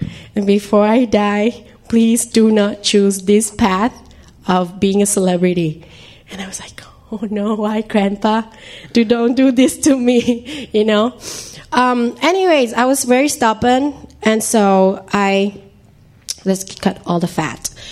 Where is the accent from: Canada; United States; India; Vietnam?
Vietnam; English is a second language; moved away as an adult; I'm from Vietnam. Yeah, just newly come here last month. The end of May.